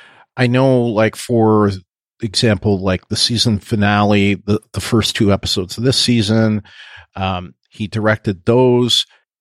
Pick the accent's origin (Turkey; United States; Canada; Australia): Canada; accent: Canadian; That said, my Canadian accent was much stronger than it is now.